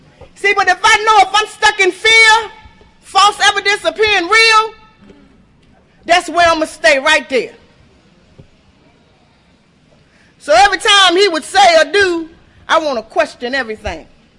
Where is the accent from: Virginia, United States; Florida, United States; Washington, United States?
Virginia, United States; Norfolk; I'm from Norfolk, Virginia, and ain't nothing wrong with it.